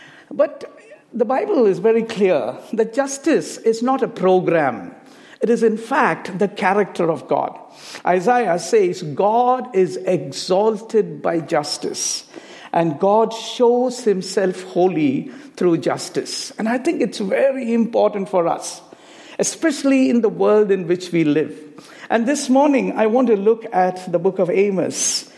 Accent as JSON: {"language": "English", "country": "India", "said": "I come from India, and I come from that part of India where our tradition is that when we go up to preach at the pulpit, we take off our sandals or slippers."}